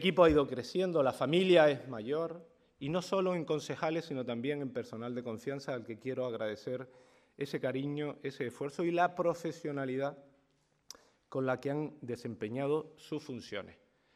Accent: Los Realejos, Canary Islands, Spain; de mi municipio, de mi pueblo, de Los Realejos, de los realejeros

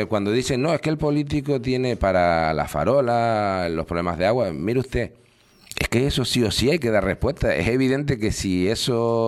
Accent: San Juan de la Rambla, Canary Islands, Spain; Ahora hablo en particular de lo local, de mi pueblo. Fíjate, hemos hablado al final de San Juan de la Rambla

